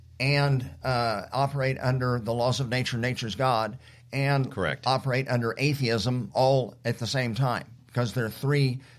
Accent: Edmond, Oklahoma, United States; born there; I was born in Edmond, Oklahoma.

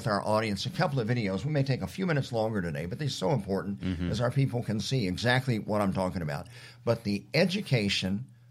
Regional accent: Edmond, Oklahoma, United States; born there; I was born in Edmond, Oklahoma.

